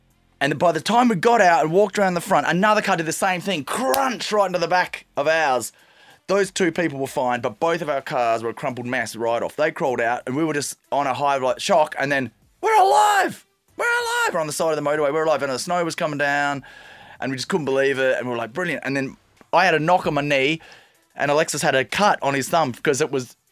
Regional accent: Australia; This is embarrassed about being Australian, about being a Clarkie.

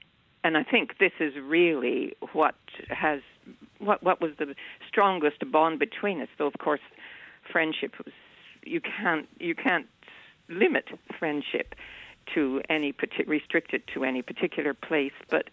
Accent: Canada; Though first I must say that I'm Canadian. I speak from Canada.

